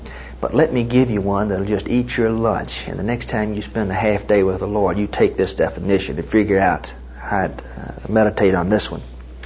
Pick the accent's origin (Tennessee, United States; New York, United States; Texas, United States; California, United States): Tennessee, United States; I came from Tennessee, and it's the idea in Tennessee of where the TVA, Tennessee Valley Authority, they dammed up water and so forth.